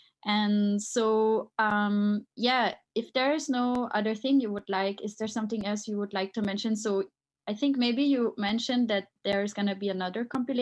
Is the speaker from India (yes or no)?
no; Vienna, Austria; I come from Vienna, and in Vienna, the techno scene is so driving some like politically like critical movements.